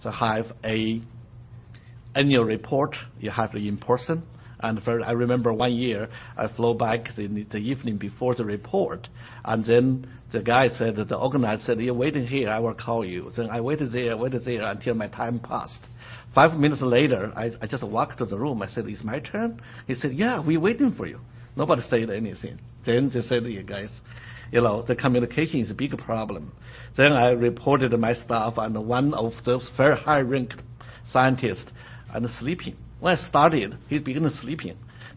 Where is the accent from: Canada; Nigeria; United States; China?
China; English is a second language; because I'm originally from China.